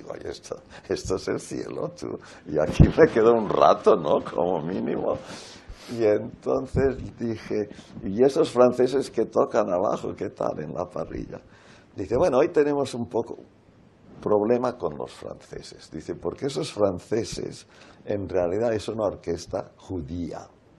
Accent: Barcelona, Catalonia, Spain; moved away; yo soy un barcelonés emigrante y por lo tanto quizá más terminal que ustedes.

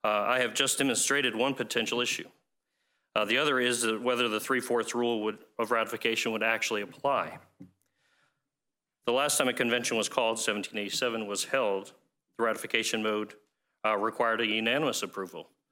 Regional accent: Newberry, Florida, United States; I'm from Newberry, Florida. I'm a 10-year city commissioner of a very small agricultural mining town on the western edge of Alachua County, population of about 8,500 people.

